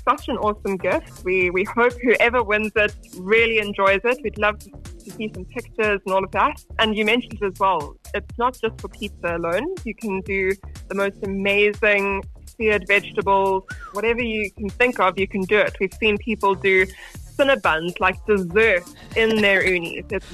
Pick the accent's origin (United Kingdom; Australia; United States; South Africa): South Africa; because we're realistic. We're also South African. We get it.